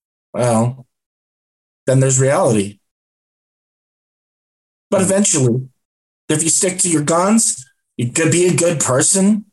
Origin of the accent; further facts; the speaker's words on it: Chicago, Illinois, United States; moved away as an adult; now in Utah, United States; And I've been in Utah since 2001. I was born in the Midwest. I'm at heart Chicagoan.